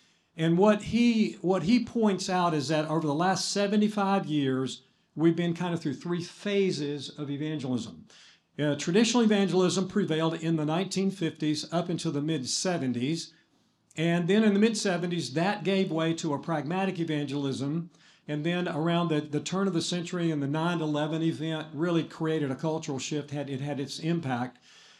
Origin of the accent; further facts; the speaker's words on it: Gadsden, Alabama, United States; I'm from Gadsden, Alabama.